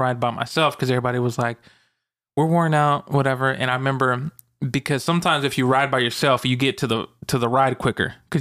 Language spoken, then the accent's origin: English; Arkansas, United States; growing up in Arkansas, we really didn't have big amusement parks in Arkansas. There's not really a big one unless you go to like, I think Fayetteville might have some, or no, there's actually a few in Little Rock near where I live